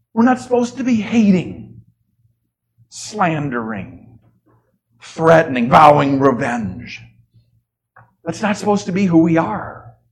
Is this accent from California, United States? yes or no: no; Minnesota, United States; My home state, Minnesota's liberal Speaker of the House, Melissa Hortman, and her husband, both killed over ideological differences, murdered.